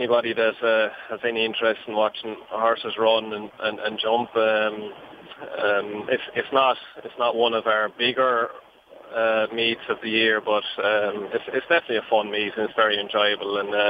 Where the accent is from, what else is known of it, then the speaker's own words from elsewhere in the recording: Ireland; grew up in Ireland, and myself with horses from a very young age.